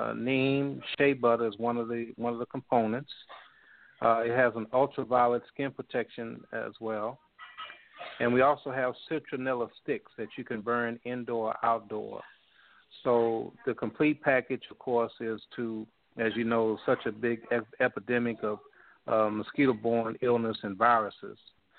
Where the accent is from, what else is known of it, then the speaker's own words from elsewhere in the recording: Baltimore, Maryland, United States; born there; because I was born in Baltimore, and my father was … so we had a long history in Baltimore, Maryland.